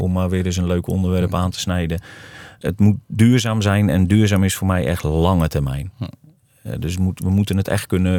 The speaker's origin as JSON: {"language": "Dutch", "country": "Netherlands", "said": "als je daar als Hollander komt"}